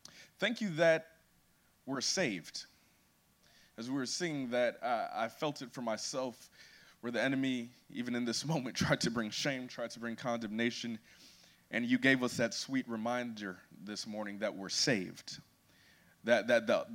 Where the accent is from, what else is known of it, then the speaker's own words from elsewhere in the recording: Atlanta, Georgia, United States; I am from Atlanta, Georgia, and I'm so excited to be here this weekend